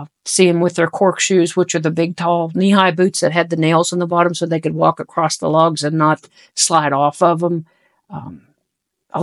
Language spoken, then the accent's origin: English; Pickens, West Virginia, United States; I grew up in Pickens